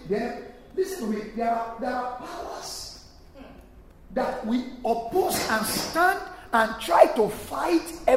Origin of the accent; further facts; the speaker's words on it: Nigeria; now in United Kingdom; I am from Nigeria.